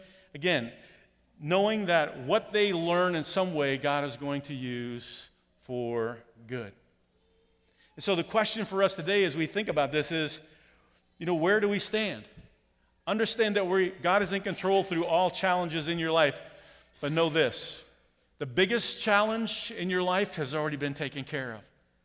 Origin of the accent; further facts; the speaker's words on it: Kansas, United States; "Where are you guys from?" "Well, we're from Kansas."